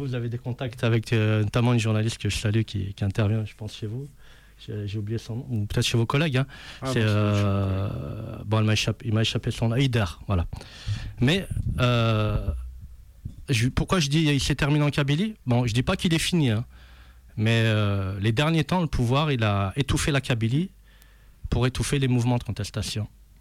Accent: France; Ouais, moi aussi, je suis français.

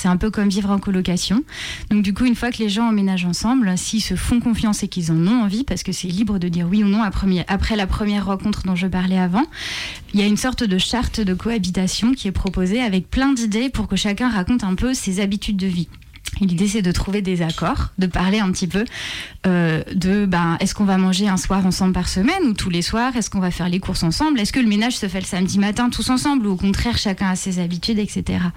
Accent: France; Et quand on leur explique que chez nous, en France, ça fait bizarre de regarder quelque chose ou d'appeler des gens en mangeant

